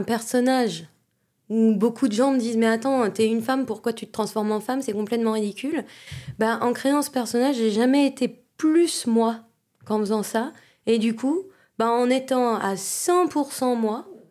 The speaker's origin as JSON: {"language": "French", "region": "Grand Est", "country": "France", "tie": "born or raised there", "said": "moi, je suis franco-allemande. Et quand j'étais petite, je vivais dans les Vosges, dans un tout petit village où il n'y avait pas de magasin de jouets, etc."}